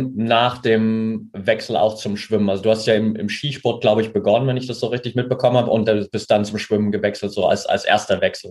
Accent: Saxony, Germany; Ich bin ja in der Nähe von Altenberg aufgewachsen, so.

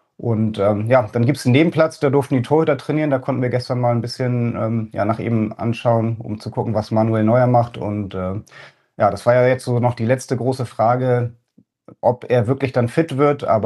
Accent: Hamburg, Germany; sage ich als Hamburger natürlich.

